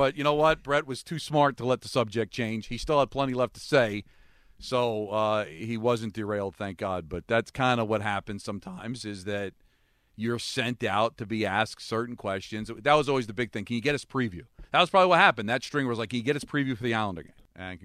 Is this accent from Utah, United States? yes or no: no; New Jersey, United States; go cover like a net game or a devil game because I was from New Jersey.